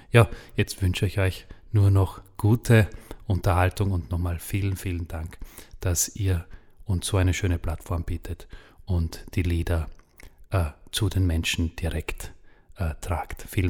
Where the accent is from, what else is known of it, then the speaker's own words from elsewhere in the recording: Austria; bei uns zu Hause in Österreich, bei uns in unserem Garten